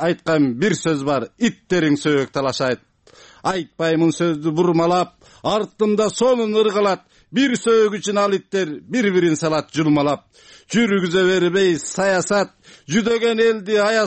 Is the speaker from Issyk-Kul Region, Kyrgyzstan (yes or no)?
yes; Jenish, Issyk-Kul Region, Kyrgyzstan; ата мекеним … сыкол областынын жети өгүз районунун жеңиш деген айылынан келдим